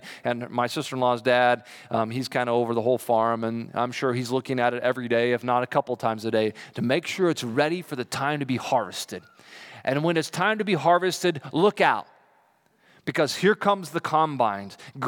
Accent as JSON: {"language": "English", "region": "Kansas", "country": "United States", "tie": "born or raised there", "said": "I grew up in Kansas, and there's something about a wheat field"}